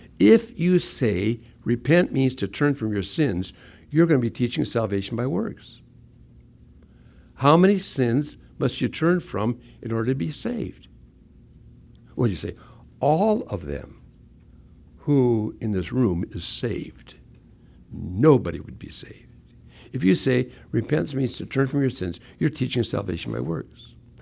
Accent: Hinckley, Minnesota, United States; also born or lived in Princeburg; I was born in a little town called Princeburg, Minnesota. People think I was born in Hinckley. I was born in Princeburg.

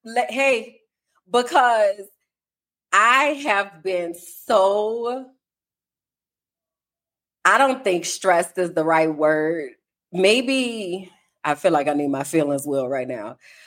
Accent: New Orleans, Louisiana, United States; and I'm from New Orleans for anybody who didn't know.

